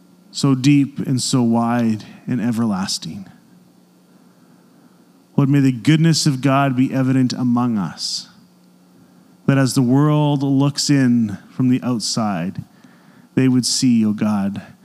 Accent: Canada; I have a very difficult time as a Canadian right now, given our global situation with our neighbors.

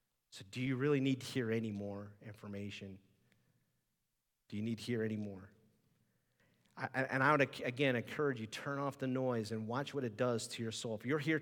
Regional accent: Ohio, United States; I like the Ohio State Buckeyes. I grew up in Ohio.

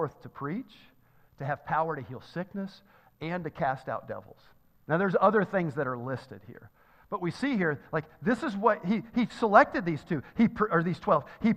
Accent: Walnut Grove, Tennessee, United States; I told you I'm from Tennessee, and I went to school at a small elementary school in Walnut Grove, Tennessee.

